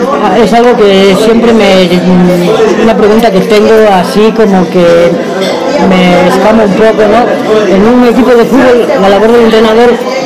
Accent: A Coruña, Galicia, Spain; En mi tierra se le llama a este, cuando se utiliza esta jerga así, le dicen el coruño, ¿no? Que es el lenguaje que utilizan en Coruña la gente de los suburbios

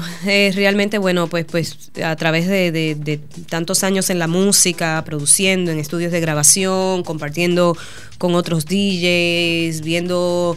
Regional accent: Puerto Rico; now in Miami, United States; Yo soy puertorriqueña, pero resido en Miami hace muchos años.

